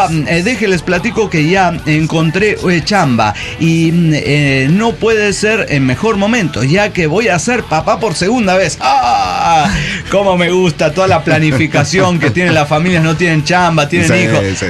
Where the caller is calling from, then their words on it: Arica, Arica y Parinacota, Chile; de Arica, Chile.